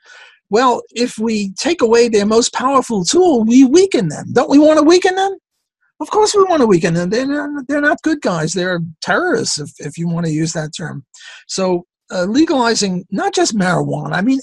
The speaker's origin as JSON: {"language": "English", "region": "New York", "country": "United States", "said": "I'm also from New York, so we have that in common as well."}